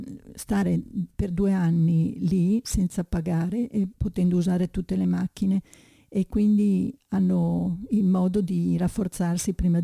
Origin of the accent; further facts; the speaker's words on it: Friuli-Venezia Giulia, Italy; now in Milan, Italy; io sono nata in Friuli, sono stata a lungo lì e poi sono venuta a Milano e ho abitato in moltissimi punti diversi della città. Abito a Niguarda dal 1990